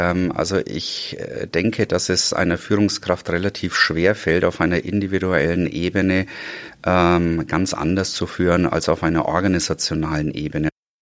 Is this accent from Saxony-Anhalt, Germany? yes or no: no; Bavaria, Germany; Meine Mutter ist aus Spanien, und wie Sie schon gesagt haben, bei uns in Franken, also ich komme aus der Erlanger-Forchheim-Ecke, um genauer zu sein.